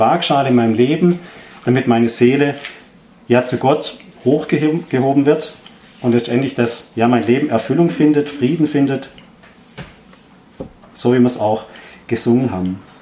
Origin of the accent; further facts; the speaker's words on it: Baden-Württemberg, Germany; ich komme ja aus der Nähe von Freiburg